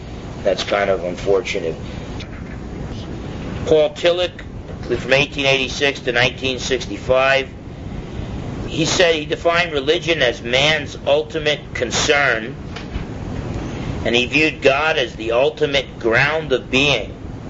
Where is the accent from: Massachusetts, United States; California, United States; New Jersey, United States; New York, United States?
New Jersey, United States; accent: New Jersey; He recognized my accent as being from New Jersey.